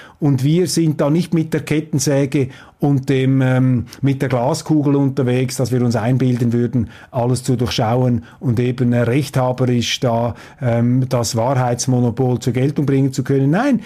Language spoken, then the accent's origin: German; Switzerland; aus deutscher Sicht und als Schweizer kann ich das hier vielleicht so formulieren